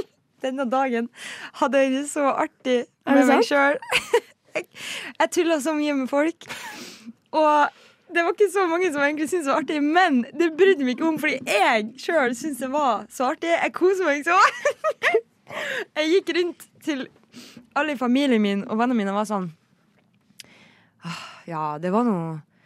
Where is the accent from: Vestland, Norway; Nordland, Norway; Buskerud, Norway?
Nordland, Norway; Mo i Rana; Mo i Rana.